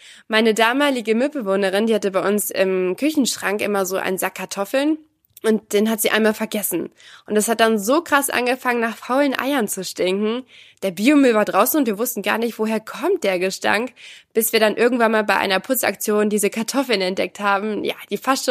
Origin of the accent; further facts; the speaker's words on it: Northern Germany, Germany; ich komme ja auch aus dem Norden